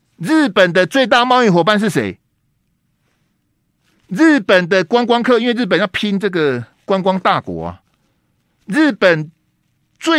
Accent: Taiwan; 我们台湾人去日本也很多

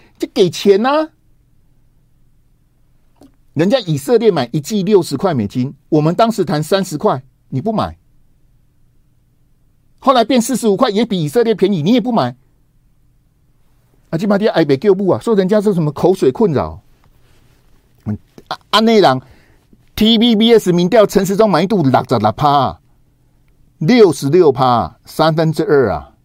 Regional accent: Taiwan; 中共要我们台湾人死光光，不给我们疫苗

